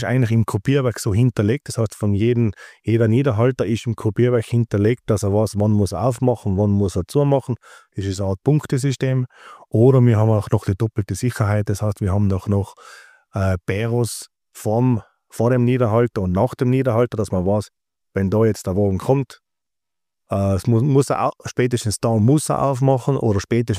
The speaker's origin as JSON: {"language": "German", "country": "Austria", "said": "Bei uns in Österreich"}